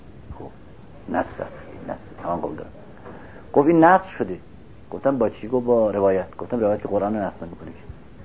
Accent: Iran; لغت من خود لغت لبنانی بود و نمیشد تصور کنن که من مثلا ایرانی هستم و شیعه هستم.

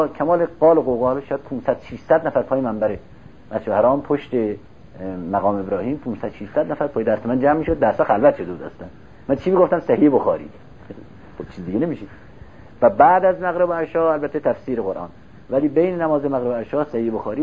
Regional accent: Iran; لغت من خود لغت لبنانی بود و نمیشد تصور کنن که من مثلا ایرانی هستم و شیعه هستم.

